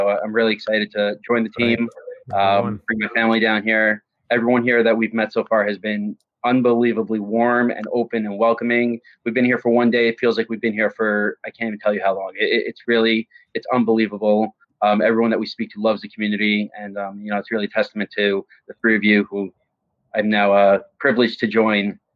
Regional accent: Staten Island, New York, United States; So so we're coming from Staten Island. I've been there my entire life, most of my entire life.

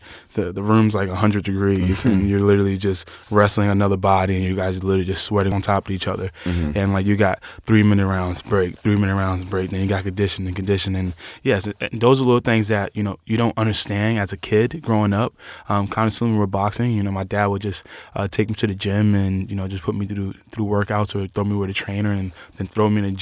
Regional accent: Pennsylvania, United States; also born or lived in Bronx; Yeah, so I was born in New York, born in Bronx, moved to Pennsylvania when I was like 5.

